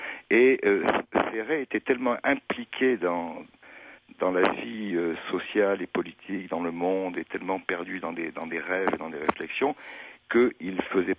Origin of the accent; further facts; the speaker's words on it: Tunisia; born there; Attendez, mais je suis né en Tunisie, c'est vrai. Mais j'y suis né en 1942.